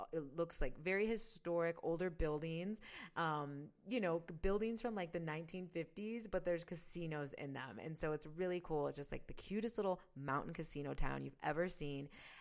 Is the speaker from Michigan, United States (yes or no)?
yes; Southfield, Michigan, United States; born there; So I was born in the state of Michigan. I was born in Southfield, Michigan, like this little town outside of Michigan